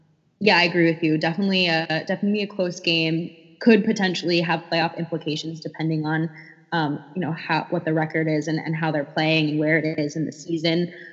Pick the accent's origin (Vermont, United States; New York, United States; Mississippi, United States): New York, United States; I'm from New York and have yet to go to Lambeau for a game.